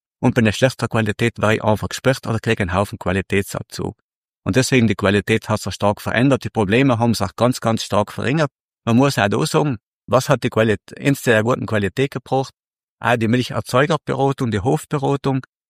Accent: Trentino-Alto Adige, Italy; Und da sind wir Südtiroler wirklich ganz, ganz gut.

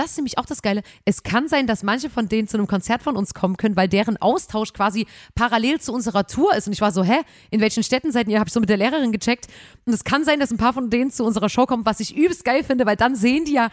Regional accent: Germany; wir sind blond, wir kommen aus Deutschland … ich kann ja gut reden mit dir

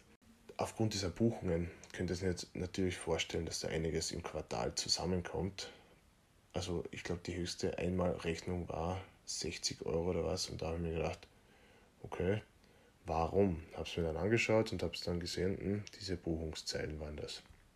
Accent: Feldkirchen, Carinthia, Austria; In meiner kleinen Stadt in Feldkirchen in Kärnten, aus der ich hier ursprünglich komme. Ich bin ja Kärntner. Das hört man zwar oft nicht so, ich probiere es eh auszublenden, aber es funktioniert da nicht immer.

